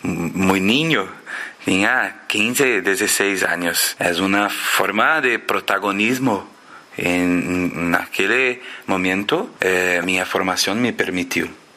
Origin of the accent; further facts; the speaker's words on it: Poá, São Paulo, Brazil; Spanish is a second language; tenemos en Poá, que es mi ciudad, cerca de São Paulo